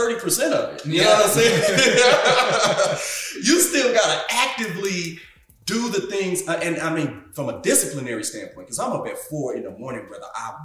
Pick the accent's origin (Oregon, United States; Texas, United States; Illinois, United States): Illinois, United States; Chicago; also born or lived in Mississippi / Alabama; I tell everybody I'm from Missy, Chicago.